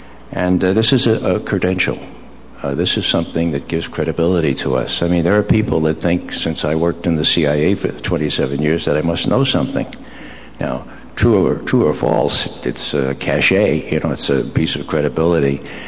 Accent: Bronx, New York, United States; When I was growing up in the Bronx, it was frowned on to be angry for very long.

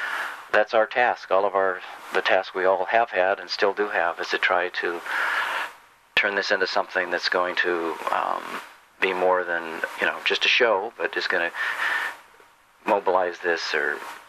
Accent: Cottage Grove, Oregon, United States; Of course, I'm from Cottage Grove

